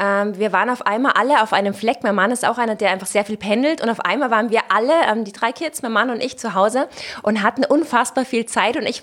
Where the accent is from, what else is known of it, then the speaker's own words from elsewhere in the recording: Austria; now in Cologne, Germany; Also gerade als Österreicherin und mit dem Ischgl-Thema war es dann doch so